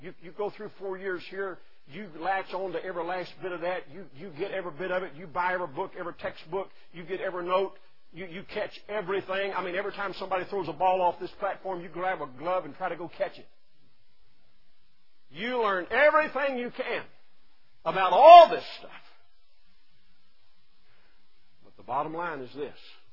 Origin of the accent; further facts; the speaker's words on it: the South, United States; also born or lived in Maryland; You know, I'm a Southern boy. I grew up in the South.